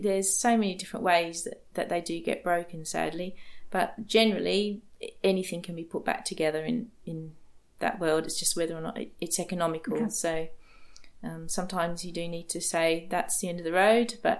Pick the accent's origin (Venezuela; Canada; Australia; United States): Australia; Melbourne, Victoria; moved away as an adult; from my hometown of Melbourne